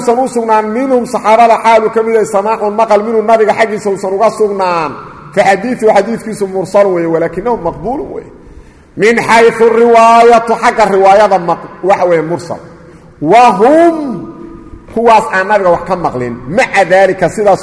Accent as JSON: {"language": "Arabic", "country": "Saudi Arabia", "said": "سبحان الله ما أنا سعودي"}